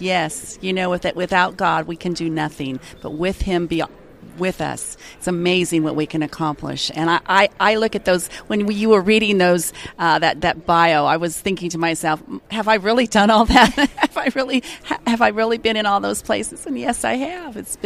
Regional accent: Las Vegas, Nevada, United States; Well, Rose, I grew up in Las Vegas, Nevada. Sin City is what some people call it.

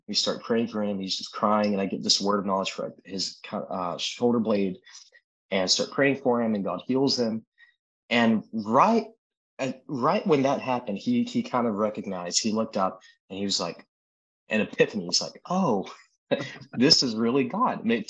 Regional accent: Sparta, Georgia, United States; I'm from South Georgia, a tiny town called Sparta. And why I don't have an accent, I have no idea.

